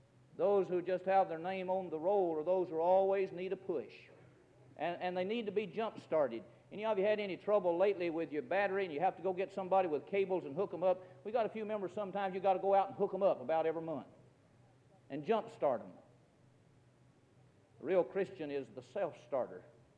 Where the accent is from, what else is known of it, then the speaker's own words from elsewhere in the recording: Detroit, Michigan, United States; born there; I was born in Detroit. You can imagine by my language, can't you?